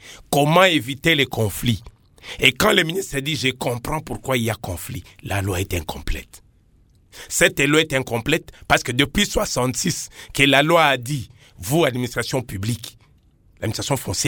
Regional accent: Beni, North Kivu, DR Congo; Je viens de Beni, où les gens n'ont même pas voulu croire à Ebola

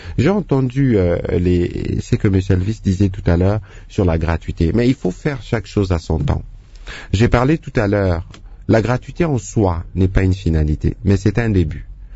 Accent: Kinshasa, DR Congo; moi j'étudiais à Kinshasa, mais même à l'époque, parfois pour quitter chez moi à Bandal et aller à Lissanga, c'était des kilomètres à pied

